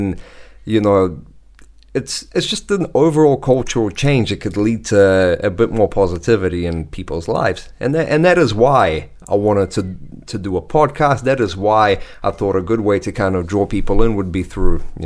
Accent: Russia; moved away; going right back to, you know, growing up in Russia, moving here, experiencing all these different things

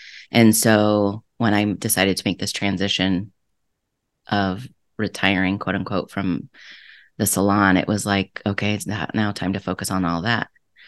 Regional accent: Iowa, United States; moved away; And to be honest, growing up in Iowa, that's kind of what we did. We drove cars really fast on the gravel roads

